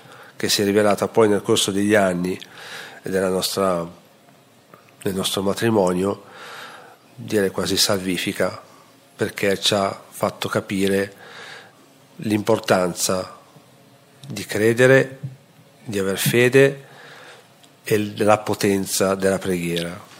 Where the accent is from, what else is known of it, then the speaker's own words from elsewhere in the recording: Milan, Lombardy, Italy; veniamo da Milano